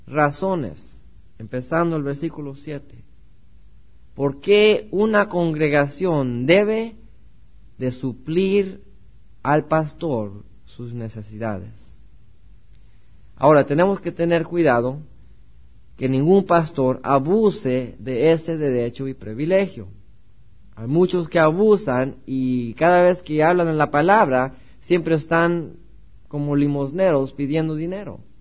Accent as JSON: {"language": "Spanish", "region": "Mexico City", "country": "Mexico", "tie": "born there", "said": "Yo fui católico por toda mi vida. Yo nací en México, en Distrito Federal."}